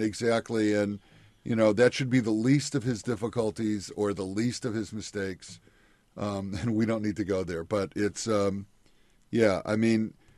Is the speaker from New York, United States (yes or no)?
no; Illinois, United States; This is central Illinois, and this is supposed to be an area of the country that is, you know, I come from Illinois, so I think it's the true heartland of America